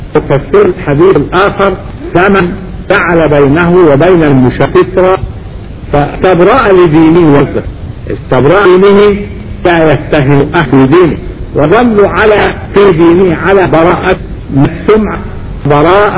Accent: Alexandria, Alexandria Governorate, Egypt; وارضه عندنا في الاسكندرية عندنا علماء

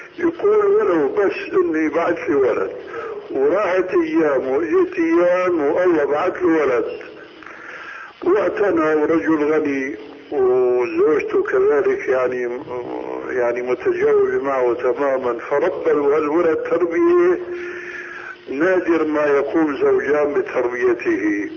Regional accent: Syria; هيك كما يقولون عندنا في سوريا حتى أرجان نجوم السماء في وضع النهار

